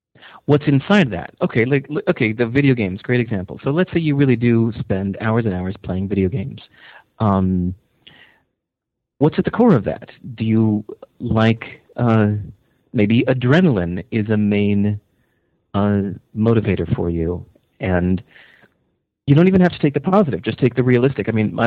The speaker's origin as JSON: {"language": "English", "town": "Hinsdale", "region": "Illinois", "country": "United States", "tie": "born or raised there", "said": "So in growing up in Hinsdale, Illinois, I was propelling away from, the slacker, ex-musicians that compromised and got a boring, dumb job."}